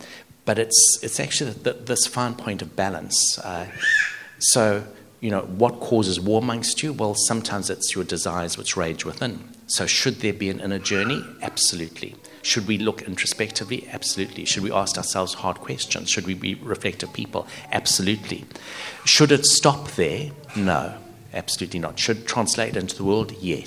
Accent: South Africa; also born or lived in New Zealand; now in Australia; So I grew up in South Africa

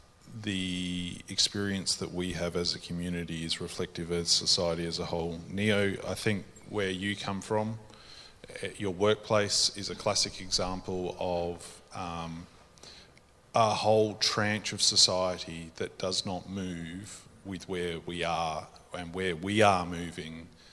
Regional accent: Whyalla, South Australia, Australia; growing up in Wyala is an educational experience in itself

